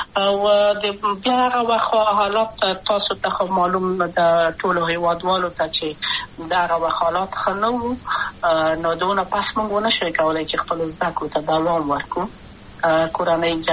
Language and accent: Pashto; Kabul, Afghanistan; also born or lived in Wardak; د کابل په تختپل سیمه کې یم او لویا شویم کابل کې